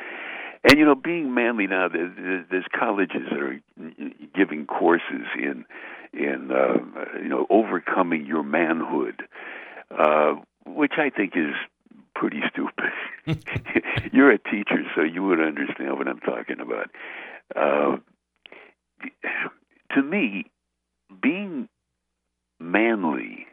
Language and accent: English; Brooklyn, New York, United States; Now, you know, I'm from Brooklyn, so I turned the radio on, and it was on WNEW in New York.